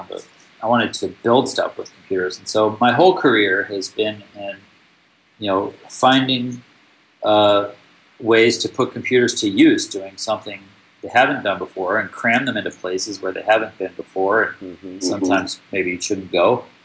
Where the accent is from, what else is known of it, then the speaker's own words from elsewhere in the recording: Alaska, United States; Well, I grew up in Alaska in the cold and the dark with nothing to do. And for a nerd in Alaska without a lot of friends, I mean, I was in a small town with no friends.